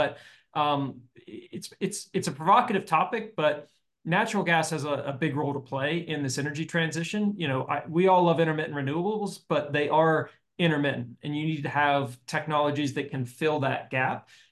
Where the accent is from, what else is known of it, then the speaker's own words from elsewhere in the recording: West Virginia, United States; there aren't many electric vehicles where I grew up in West Virginia.